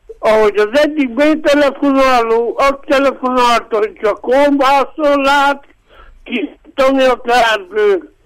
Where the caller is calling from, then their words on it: Miercurea Ciuc, Harghita, Romania; Csíkszeredából vagyok